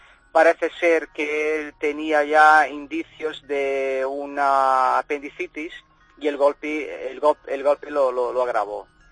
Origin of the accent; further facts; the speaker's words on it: Rio de Janeiro, Brazil; accent: carioca and Galician; moved away as an adult; now in Spain; yo soy nacido en Brasil, soy de Río de Janeiro, pero mis padres son gallegos. Son inmigrantes gallegos que se fueron a América. Yo nací allí, viví 30 años y hemos vuelto hace 12. Entonces sí que mi acento tiene ahí algo de carioca y algo de gallego